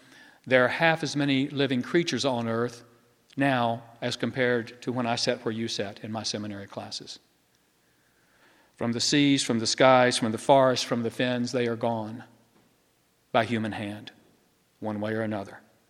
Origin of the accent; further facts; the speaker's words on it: Virginia, United States; I grew up in Botetourt County, just outside of Roanoke, down that way from here, about 100 miles down the interstate.